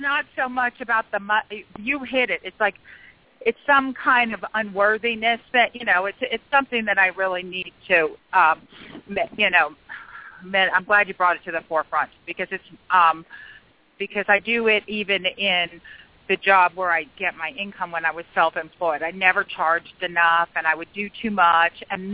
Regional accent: Yonkers, New York, United States; born there; And I was born in Yonkers. Everybody was talking about the Bronx, so I feel right at home today on the show.

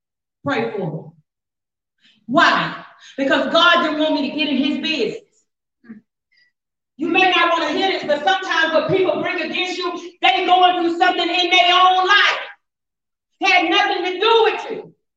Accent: Atlanta, Texas, United States; Atlanta, Texas. And I was going through some stuff. I love my little country town. I was living in my hometown there.

